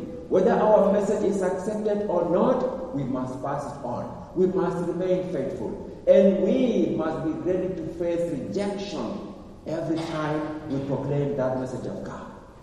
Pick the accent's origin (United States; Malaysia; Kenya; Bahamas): Kenya; if I went back home, my own village where I grew up in Kenya, they know me.